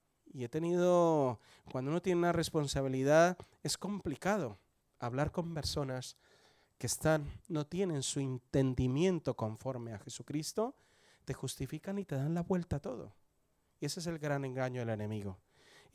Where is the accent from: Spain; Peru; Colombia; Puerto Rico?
Colombia; Como me veréis y por mi acento, yo nací en Colombia, tengo 48 años, soy hijo de un militar colombiano, viví en muchos sitios de Colombia y en el extranjero pudimos vivir por el trabajo de él.